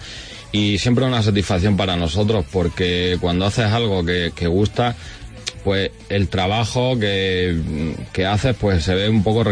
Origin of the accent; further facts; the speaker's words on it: Extremadura, Spain; Así somos los extremeños.